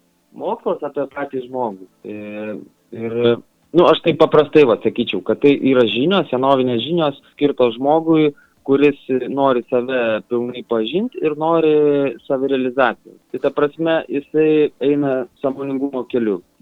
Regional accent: Rokiškis, Panevėžys County, Lithuania; now in Alytus, Lithuania; nukritau aš tam Alytui. O originaliai esu iš Rokiškio.

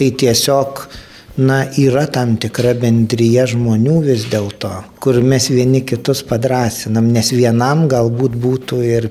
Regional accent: Druskininkai, Alytus County, Lithuania; Pirmas dalykas, kad gimiau Druskininkuose

